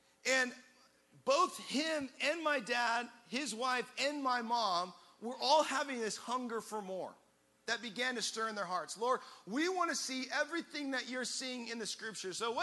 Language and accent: English; Tacoma, Washington, United States; moved away as an adult; we grew up in the Northwest, Tacoma, Washington.